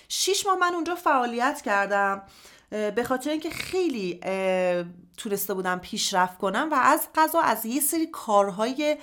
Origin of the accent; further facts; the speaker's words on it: Parchin, Tehran Province, Iran; به واسطه شغل پدرم ما از تهران مجبور شدیم که بریم سمت پارچین، یه شهرک ارتشی بود که حالا به واسطه کار پدرم یه خونه ای رو در اختیار ما گذاشته بودن که ما اونجا سکونت داشتیم، یعنی از تهران خارج شدیم. تا 4-5 سالگی من ما اونجا سکونت داشتیم